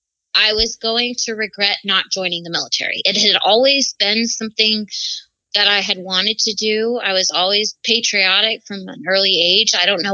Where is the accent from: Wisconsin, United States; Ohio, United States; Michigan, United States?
Michigan, United States; Grand Rapids; also born or lived in Encinitas, California; I was born in Encinitas, California, which is basically in San Diego, California, Southern California. And my family moved our family to Michigan, Grand Rapids, Michigan, when I was around 10, 11 years old.